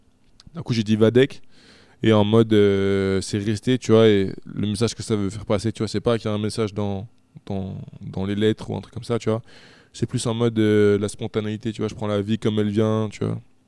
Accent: Nantes, Pays de la Loire, France; Voilà, je viens de la ville de Nantes.

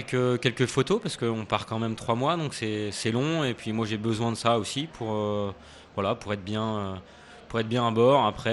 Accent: Dunkirk, Hauts-de-France, France; Bah, j'ai grandi à Dunkerque, donc au bord de la mer, donc il y a une sensibilité pour cet environnement-là.

